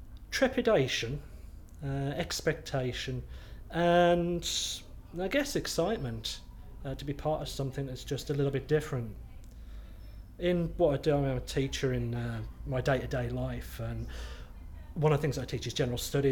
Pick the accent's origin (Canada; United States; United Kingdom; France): United Kingdom; Lichfield, West Midlands; I come from Lichfield in Staffordshire, up in the Midlands. I'm 30-something years old.